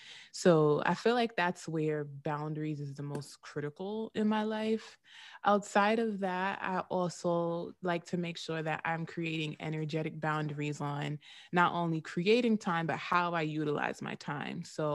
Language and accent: English; Queens, New York, United States; So NYU is located in Manhattan, of course, but I grew up in Queens, and I grew up in an area that is significantly different from Manhattan.